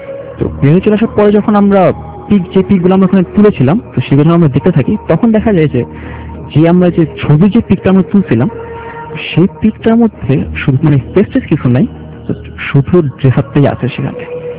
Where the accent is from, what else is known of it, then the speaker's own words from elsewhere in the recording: Mirpur, Dhaka Division, Bangladesh; আমি মিরপুর থেকে এসেছি।